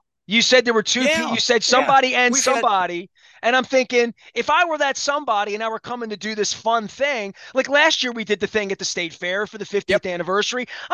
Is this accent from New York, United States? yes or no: no; Dundalk, Maryland, United States; Listen, I grew up in Dundalk. We know this.